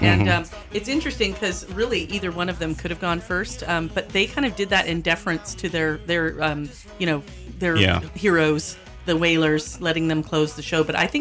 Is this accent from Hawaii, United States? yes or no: yes; Hawaii, United States; They're from Hawaii, which is kind of cool, my home state.